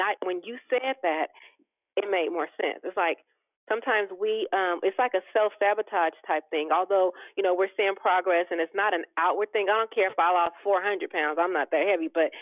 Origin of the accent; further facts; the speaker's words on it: Richmond, United States; Because, you know, 51 years old, born and raised in Richmond, and just for me, it's been the way God created me